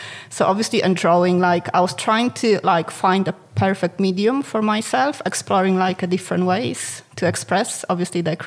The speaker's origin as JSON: {"language": "English", "country": "Poland", "second_language": "English", "moved": "as an adult", "lives_now": "United Kingdom", "said": "Obviously, I'm from Poland, all the way from like Luton Airport this time."}